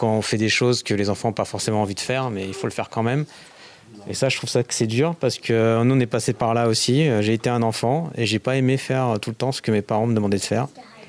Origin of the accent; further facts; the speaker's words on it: Île-de-France, France; also born or lived in England; now in Grenoble, France; Alors moi, je viens de France, mais mes parents sont portugais. Et je viens de région parisienne. Et j'ai habité longtemps aussi en Angleterre. Je suis arrivé à Grenoble en janvier 2020.